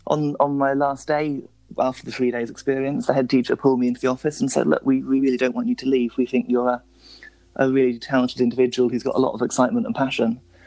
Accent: South West England, United Kingdom; I would say to people that I'm from Cornwall.

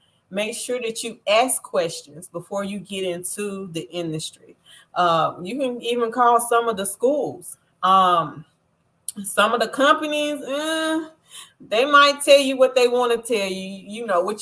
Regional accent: California, United States; now in Texas, United States; I'm from California, but I live in Texas.

